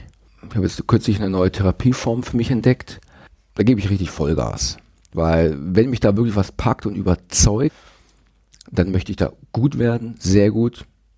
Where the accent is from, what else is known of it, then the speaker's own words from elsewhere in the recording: Erlangen, Bavaria, Germany; now in Nuremberg, Germany; Ich bin ursprünglich aus Erlangen, aber fühle mich hier jetzt in Nürnberg sehr wohl.